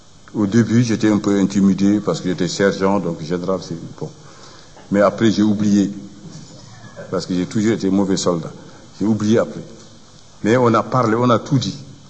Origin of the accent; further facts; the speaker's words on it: Mauritania; Nous sommes des Mauritaniens.